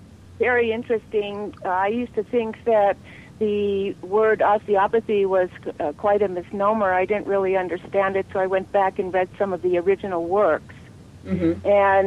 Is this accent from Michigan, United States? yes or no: no; Los Angeles, California, United States; I never heard of an osteopath growing up. I grew up in Los Angeles